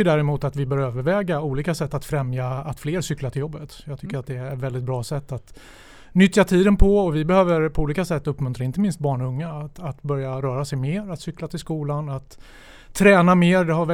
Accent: Sollentuna, Stockholm County, Sweden; jag är en trebarnsfar från Sollentuna.

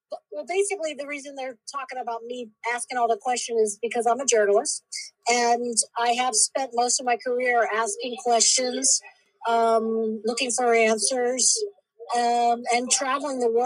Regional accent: Virginia, United States; I did. I grew up in Virginia. My family's from Virginia, sort of like, they can trace it back.

